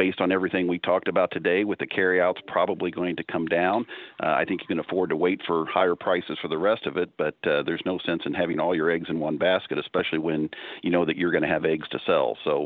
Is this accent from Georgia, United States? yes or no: no; Illinois, United States; I'm going to take the coward's way out and say, since I'm from Illinois, we know we're going to have an abundant corn crop for sure.